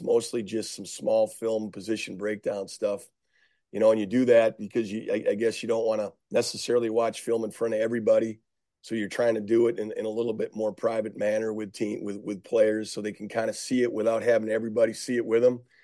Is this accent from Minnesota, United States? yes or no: yes; Minnesota, United States; I mean, I grew up in Minnesota, so I've always kind of followed the Gophers.